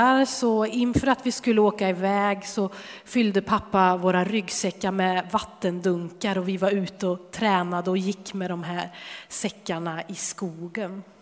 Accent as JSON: {"language": "Swedish", "town": "Årjäng", "region": "Värmland", "country": "Sweden", "tie": "born or raised there", "said": "I Årjäng där vi växte upp fanns inte en enda rulltrappa"}